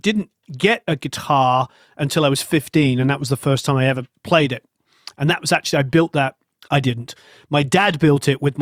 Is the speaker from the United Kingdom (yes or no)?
yes; England, United Kingdom; I'm not, being English, I don't even say my own name right.